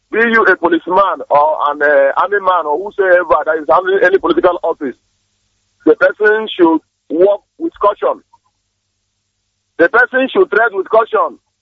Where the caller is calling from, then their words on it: Port Harcourt, Rivers, Nigeria; I'm calling from Port Harcourt.